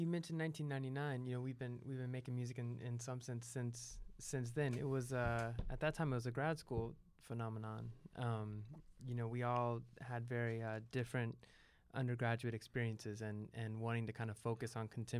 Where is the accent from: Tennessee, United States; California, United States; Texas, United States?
California, United States; I grew up in Southern California.